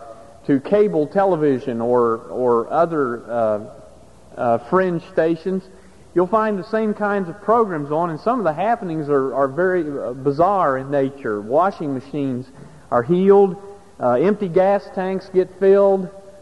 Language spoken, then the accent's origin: English; West Virginia, United States; Or many of my friends where I grew up in West Virginia used to call it being slain in the Spirit.